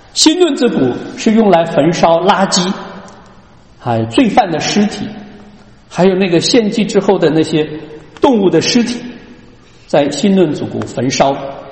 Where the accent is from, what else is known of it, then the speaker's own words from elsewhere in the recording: China; 不像我们中国人说啊，这个人死如灯灭，死了就什么都没有了啊